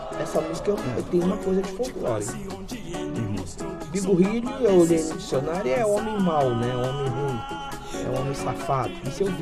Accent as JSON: {"language": "Portuguese", "country": "Brazil", "said": "Mas como a gente é brasileiro e tem uma coisa natural da cultura"}